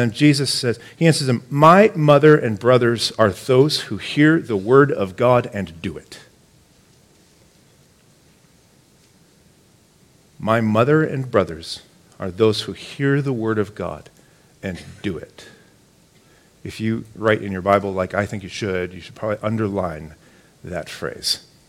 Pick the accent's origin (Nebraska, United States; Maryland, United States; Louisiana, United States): Nebraska, United States; seven tornadoes ravaged Grand Island, Nebraska, which was near my hometown by Nebraska standards.